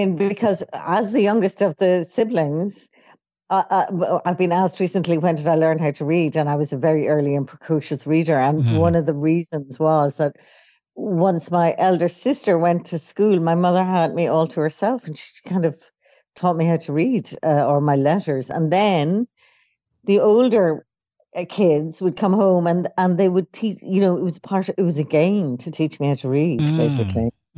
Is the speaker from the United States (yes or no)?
no; Dublin, Leinster, Ireland; I grew up in Dublin, Ireland, where I still live, though not quite in the same house